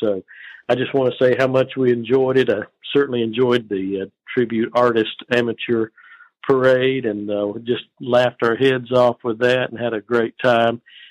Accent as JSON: {"language": "English", "town": "Reidsville", "region": "North Carolina", "country": "United States", "said": "from Reidsville, North Carolina."}